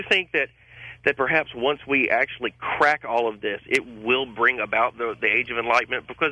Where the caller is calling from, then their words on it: Shreveport, Louisiana, United States; I'm calling from Shreveport, Louisiana.